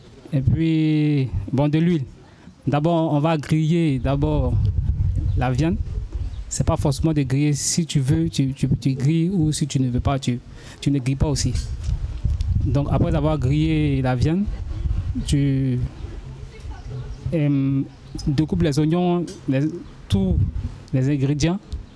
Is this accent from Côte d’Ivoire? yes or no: yes; West, Côte d’Ivoire; La Côte d'Ivoire. Moi, je viens de l'ouest de la Côte d'Ivoire.